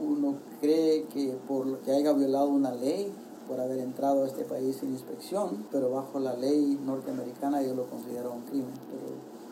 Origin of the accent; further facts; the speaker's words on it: Honduras; moved away; Yo soy de Honduras y vengo desde allá hasta más lejos y se sufre mucho en el camino.